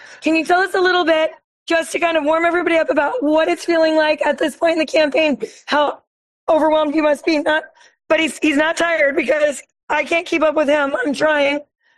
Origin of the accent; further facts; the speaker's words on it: Las Vegas, Nevada, United States; I grew up in Las Vegas, I understand the Colorado River Basin.